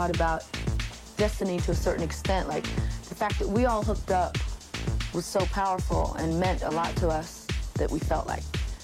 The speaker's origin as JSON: {"language": "English", "town": "Youngstown", "region": "Ohio", "country": "United States", "tie": "born there", "also_born_or_lived": "Pittsburgh, United States / Boston, United States / Virginia, United States / Washington, D.C., United States", "moved": "yes", "lives_now": "New York, United States", "said": "I was born in Youngstown, Ohio. I moved to Wickley, PA, then Pittsburgh, PA, then Boston, then Virginia, then Washington, D.C., and now New York"}